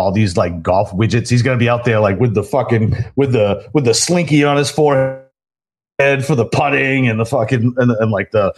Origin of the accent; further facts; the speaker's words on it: Boston, Massachusetts, United States; I'm an Irish Catholic from Boston. I can't help it.